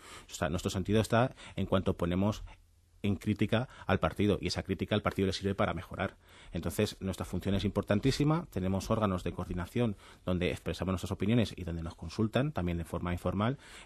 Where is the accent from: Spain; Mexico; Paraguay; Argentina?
Spain; Madrid, Community of Madrid; Como soy de Vallecas Villa